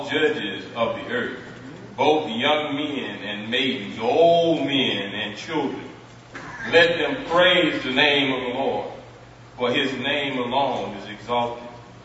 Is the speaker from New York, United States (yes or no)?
no; Texas, United States; And remember, I'm from Texas. Amen. So my pronunciation may not be the same as yours, but it's close enough.